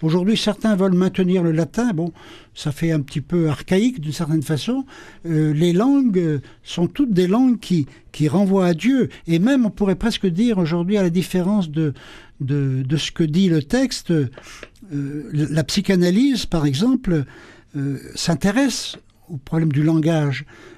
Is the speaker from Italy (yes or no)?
no; Brittany, France; first language Breton; Je suis breton, j'ai appris le breton quand j'étais petit, je veux dire, c'est une richesse.